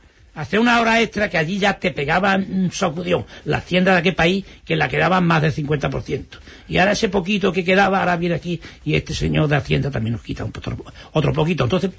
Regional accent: Spain; Pero sin embargo ellos no pagan y yo sigo pagando en mi país, en esta España.

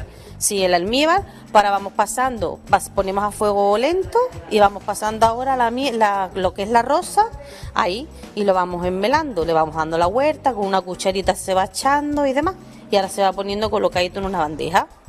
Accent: Puebla de Guzmán, Andalusia, Spain; una muy, muy, muy que me gusta mucho de mi pueblo, de la Puebla de Guzmán, que son las rosas enmeladas.

